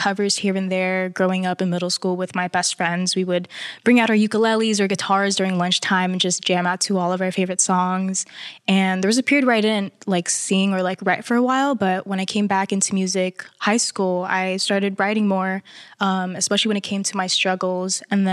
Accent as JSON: {"language": "English", "country": "Philippines", "said": "I'm obviously Filipino, so a lot of like our upbringing comes with karaoke nights at like Filipino parties."}